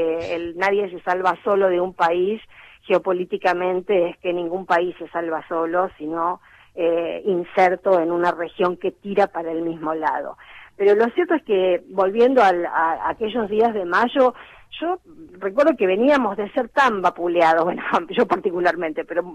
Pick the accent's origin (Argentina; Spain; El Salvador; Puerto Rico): Argentina; siendo argentina y latinoamericana